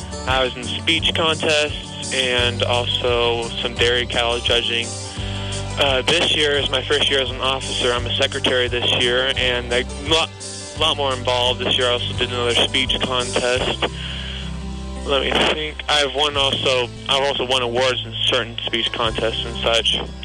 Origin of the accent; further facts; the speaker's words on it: Centralia, United States; I'm a junior from Centralia.